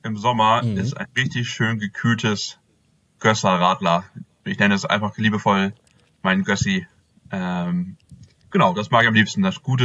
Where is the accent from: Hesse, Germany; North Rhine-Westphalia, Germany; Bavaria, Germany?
North Rhine-Westphalia, Germany; Bünde; Ursprünglich komme ich aus Bünde und da fängt schon mein Thema an.